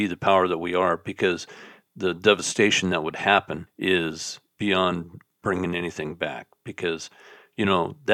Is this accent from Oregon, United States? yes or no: yes; Portland, Oregon, United States; you know, I grew up in Portland, and so she just scooped it up and sent it to me.